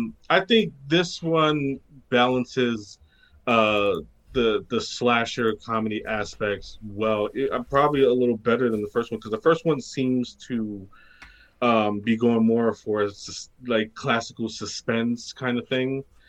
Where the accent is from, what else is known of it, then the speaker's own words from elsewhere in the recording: New York, United States; I'm a New Yorker, so, like, we say fuck a lot.